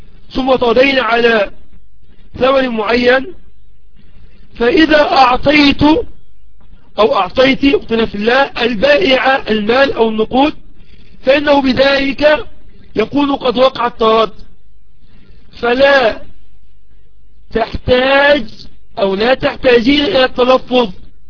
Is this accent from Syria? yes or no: no; Egypt; كما نقول يعني أما أعرف عندنا في مصر نقول عاجله وآجله مثلا